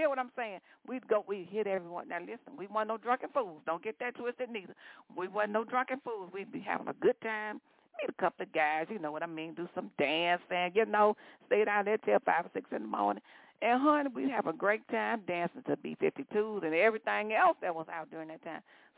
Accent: Chicago, Illinois, United States; now in Atlanta, United States; You know, I'm from Chicago, from the Windy City, baby. But now, listen, my heart belongs to ATL.

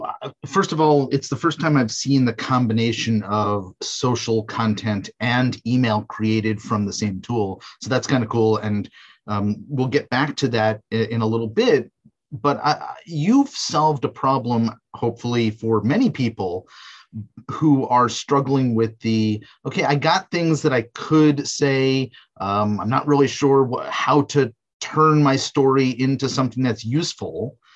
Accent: New York, United States; moved away as an adult; I was born and raised in New York. And I figured if I never escape New York to just experiment what it might be like to live somewhere else

